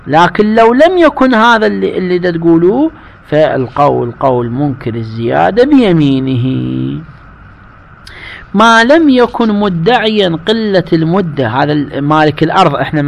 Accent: Iraq; واحنا هذا الكلام لعله عندنا بالعراق

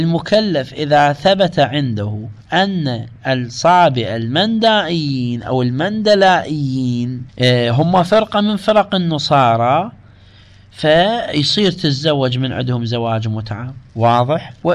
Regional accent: Iraq; عندنا في العراق

